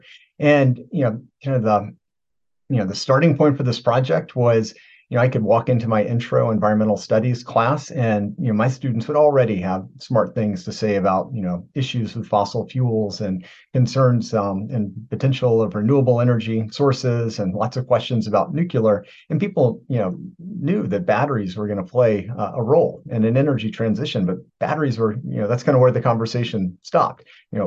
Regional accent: Virginia, United States; I am from Virginia, original.

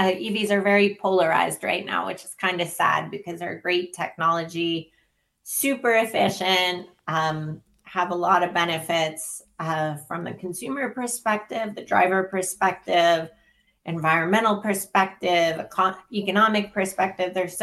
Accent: Pennsylvania, United States; now in Vermont, United States; I did not. I grew up in Pennsylvania.

